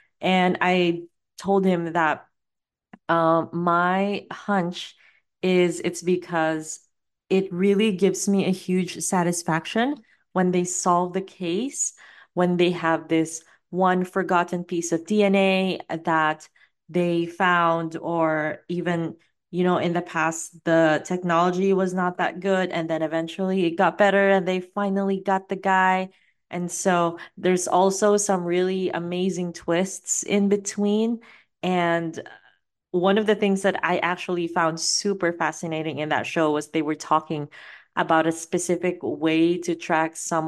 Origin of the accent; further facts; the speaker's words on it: Philippines; I grew up in the Philippines